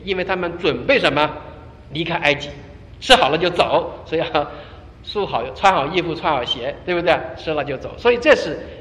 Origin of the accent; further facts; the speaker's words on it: China; 我们中国人过年呢，贴红对联啊，很有意思